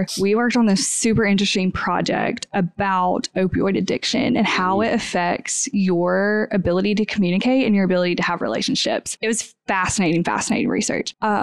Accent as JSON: {"language": "English", "town": "Cleveland", "region": "Ohio", "country": "United States", "tie": "born or raised there", "also_born_or_lived": "Oxford, Mississippi", "said": "I grew up here in Cleveland, but I really wanted to go to Ole Miss in Oxford, Mississippi. So my parents went to Ole Miss. I lived in Oxford till I was like 10 or 11."}